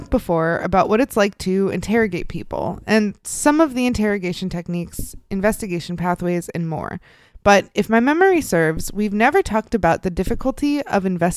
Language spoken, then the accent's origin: English; Midwest, United States; I'm an implant. I grew up in the Midwest, deep in the Bible Belt, and spent the majority of my childhood in the church.